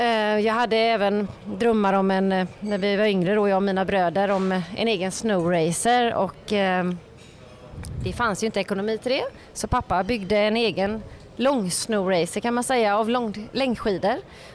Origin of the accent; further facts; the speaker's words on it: Partille, Västra Götaland County, Sweden; Jag kommer från Kohögen, alltså Kohög i Partille. Mm. Har faktiskt bokstavligen vuxit upp med kossorna.